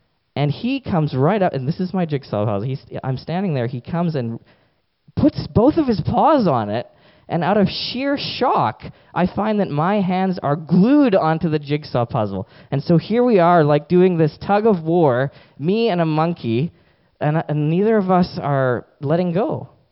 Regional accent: Delhi, India; born there; I was born in Delhi, and so that's where I go to visit my extended family.

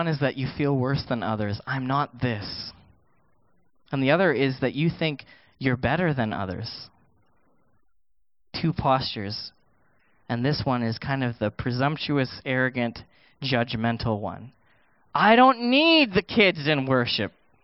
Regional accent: India; And now, man, I love being Indian. I think it's kind of better than most of you. I'm just kidding. But you know what? It's so wonderful because now I've married someone who's not Indian, and she loves Indian culture, and she loves things made in India, like me.

